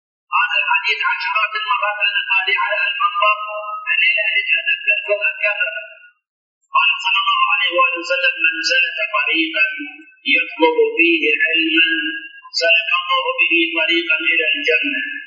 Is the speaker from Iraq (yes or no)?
yes; Iraq; moved away; 32 سنة كنت هارب أنا من العراق،